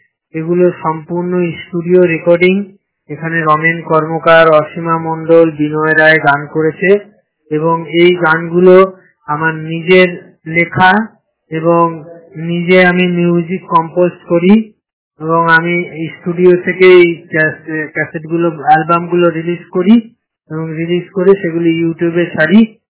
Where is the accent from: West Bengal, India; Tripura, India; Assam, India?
West Bengal, India; Sodepur; আমি আমার বাড়ি সোদপুর ইন্দ্রানগর ব্লক থ্রি